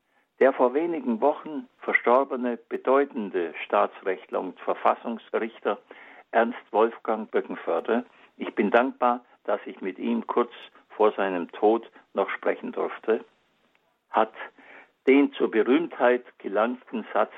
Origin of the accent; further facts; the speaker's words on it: Backnang, Baden-Württemberg, Germany; am gewerblichen Schulzentrum meiner Heimatstadt Backnang